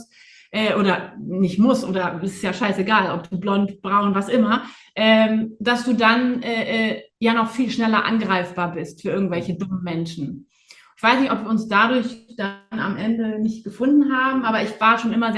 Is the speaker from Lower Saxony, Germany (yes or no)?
yes; Buchholz in der Nordheide, Lower Saxony, Germany; Und ich bin ja in Buchholz in der Nordheide groß geworden.